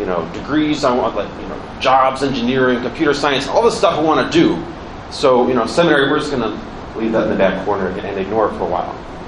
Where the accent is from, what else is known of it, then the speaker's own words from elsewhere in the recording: Cuyahoga Falls, Ohio, United States; I grew up over in Cuyahoga Falls. I'm one of six boys, so I have five brothers.